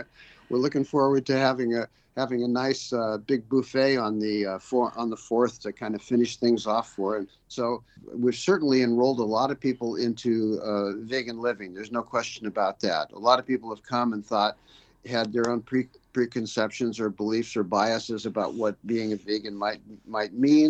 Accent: Santa Cruz, California, United States; now in England, United Kingdom; I'm from Santa Cruz, California, originally.

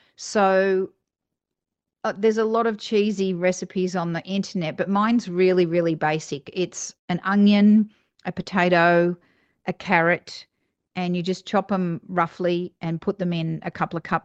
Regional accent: Australia; accent: Australian; now in United States; I'm living in the States now. You can tell that I'm an Australian and I've got that strange accent.

